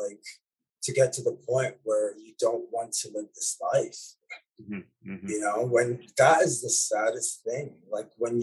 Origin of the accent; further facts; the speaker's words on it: Lebanon; because music saved my life in a way, as a child growing up in Lebanon.